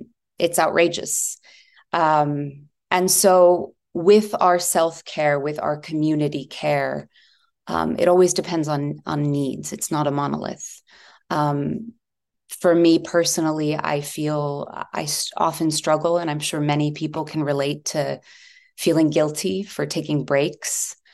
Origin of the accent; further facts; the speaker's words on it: United States; But from a very early age, I grew up in the United States.